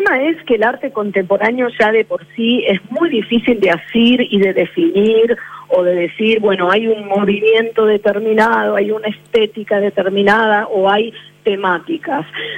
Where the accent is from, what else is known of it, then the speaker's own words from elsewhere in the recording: Argentina; nosotros como galeristas argentinos no conocíamos artistas chilenos.